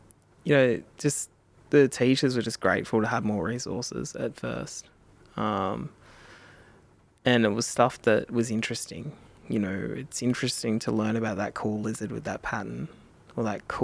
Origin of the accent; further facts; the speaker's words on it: New South Wales, Australia; I'm an Indigenous guy myself. I'm from Kamilaroi country.